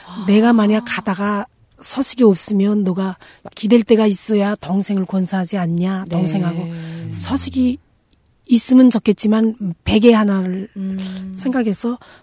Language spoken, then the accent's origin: Korean; North Korea; also born or lived in China; now in South Korea; 제가 북한에서 왔다고 하니까